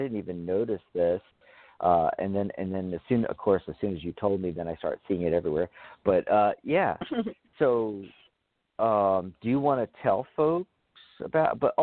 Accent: Philadelphia, Pennsylvania, United States; born there; I was born in Philadelphia.

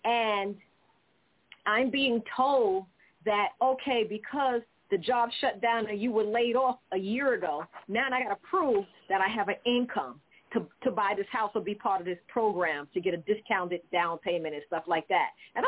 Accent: Charleston, South Carolina, United States; born there; I was born in Charleston.

